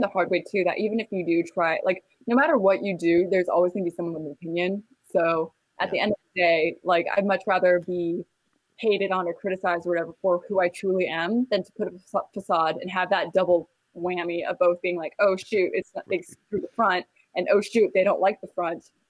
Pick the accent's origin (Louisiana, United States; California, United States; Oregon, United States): California, United States; now in North Carolina, United States; We're originally from California, but we moved to North Carolina about 2 years ago. So we're living there.